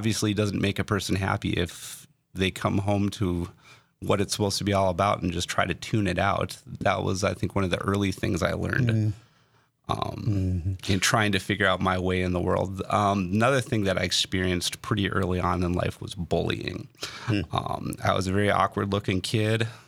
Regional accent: Fargo, North Dakota, United States; Well, I grew up in Fargo, West Fargo, that area. Lived there for most of my... pretty much right up till adulthood.

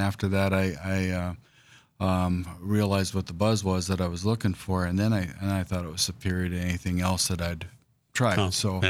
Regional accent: Williston, North Dakota, United States; I grew up in Williston, North Dakota. We moved around a little bit before settling there when I was about in second grade, and then stayed there until through graduation, and then I haven't been back much since.

